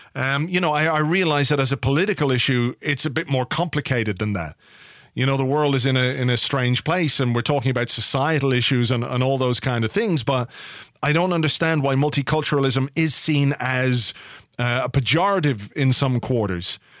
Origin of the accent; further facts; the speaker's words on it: England, United Kingdom; born there; I was born in England, but I'm Irish.